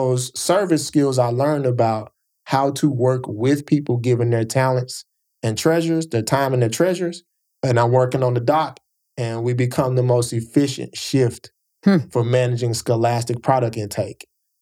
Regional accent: St. Louis, Missouri, United States; now in New York, United States; Now, I grew up in Urban League programming in St. Louis.

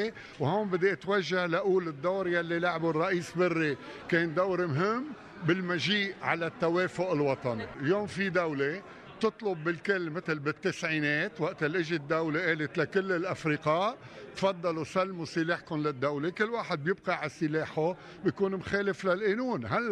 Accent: Lebanon; كلنا كلبنانيين

